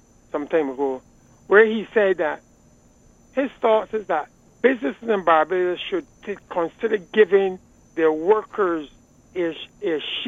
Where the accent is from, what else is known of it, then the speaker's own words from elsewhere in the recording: Barbados; I've lived in the country where I've resided in Barbados, where I live and born and bred in Barbados.